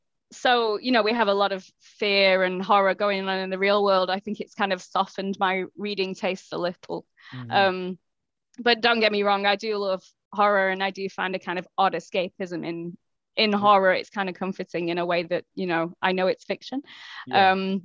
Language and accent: English; United Kingdom; I'm a Brit. Swearing is cultural.